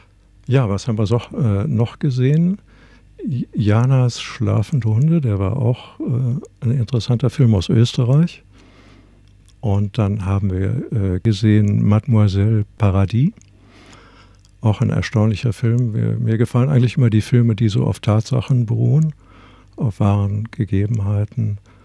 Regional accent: Rhineland, Germany; Nun bin ich als Rheinländer in Berlin dann auch nicht so zu Hause.

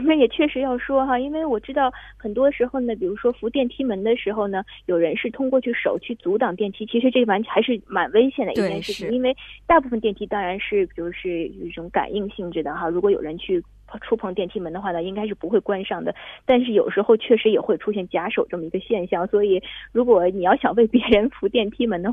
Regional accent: China; 像我们中国人常有时候打喷嚏会说一句长命百岁，

